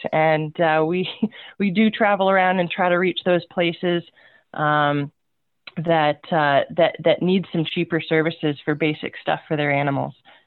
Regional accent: Pennsylvania, United States; moved away; So I grew up in Pennsylvania, not a local. I've lived out here for almost 10 years, though.

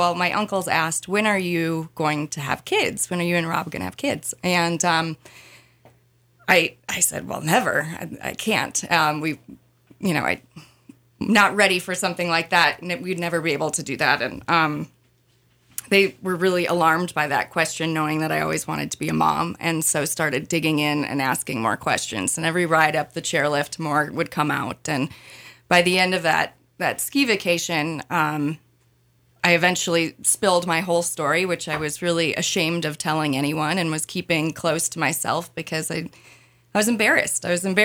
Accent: Wisconsin, United States; moved away as an adult; now in Seattle, United States; So I am originally from Wisconsin, and at the age of 30, decided I needed to get the heck out of there.

